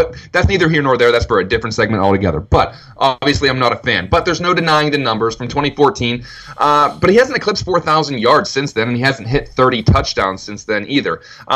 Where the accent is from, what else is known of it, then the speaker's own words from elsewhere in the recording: Pennsylvania, United States; Well, I grew up in Steeler country. Growing up, I was surrounded by terrible towels, and then I started working in sports around the Pittsburgh area